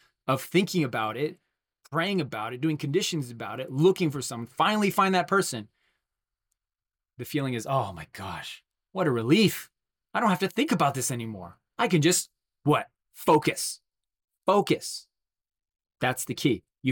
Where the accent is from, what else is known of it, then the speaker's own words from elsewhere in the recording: North Carolina, United States; also born or lived in New Jersey; After living in New Jersey for 4 years, I was like, I'm going back home to my hometown, North Carolina, and I'm just going to go deep with the people there.